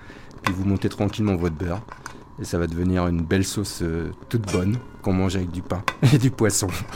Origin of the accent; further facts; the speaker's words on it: Alençon, Normandy, France; Je suis originaire d'Alençon, de Normandie. J'ai découvert le beurre blanc dans ma région.